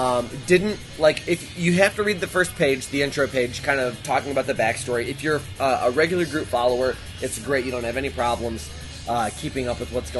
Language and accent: English; Flint, Michigan, United States; I mean, well, I grew up in Flint.